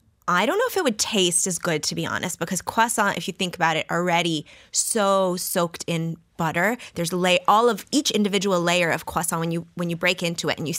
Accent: Canada; I'm from Canada, just to be clear.

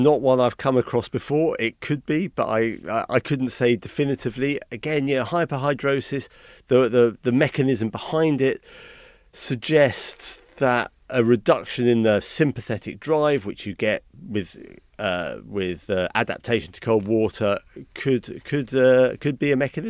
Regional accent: Brighton, South East England, United Kingdom; I come from Brighton

